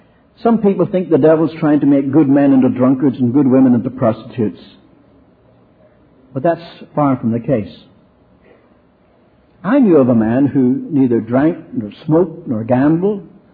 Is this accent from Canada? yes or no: no; Ireland; But I remember growing up on Ireland, a lot of people didn't believe in the devil.